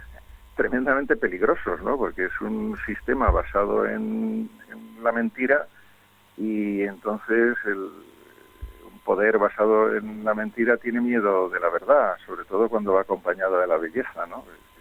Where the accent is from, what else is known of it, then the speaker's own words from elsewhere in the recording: Italy; en mi propio caso, yo soy italiano, ¿no? vengo de todavía de más lejos geográficamente y culturalmente